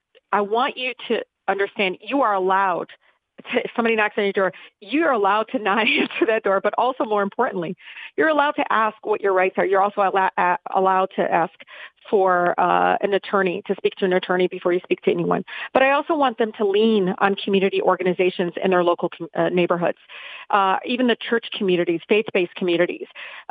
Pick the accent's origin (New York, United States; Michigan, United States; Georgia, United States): Michigan, United States; Detroit; I grew up in Southwest Detroit, where I have 20 different ethnicities.